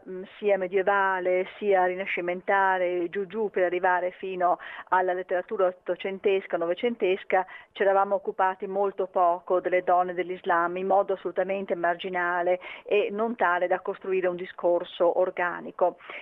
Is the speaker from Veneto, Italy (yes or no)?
yes; Venice, Veneto, Italy; io tra l'altro sono veneziana